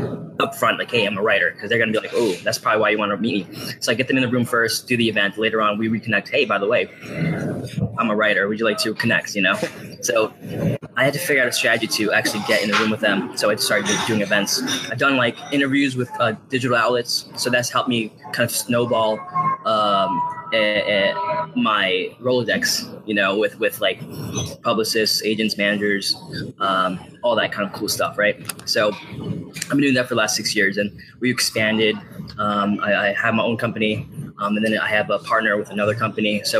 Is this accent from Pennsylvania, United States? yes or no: no; Virginia Beach, Virginia, United States; I'm from Virginia Beach, Virginia. And in 2012, I did my first internship in West Hollywood. And so when I went back home